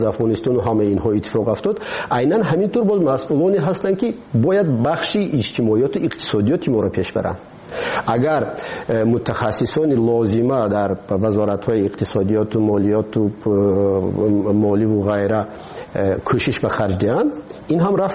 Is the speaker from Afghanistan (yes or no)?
no; Tajikistan; ما تاجیک هستیم. همین است وطنی ما. ما همین وطنمونه خودمون باید آباد کنیم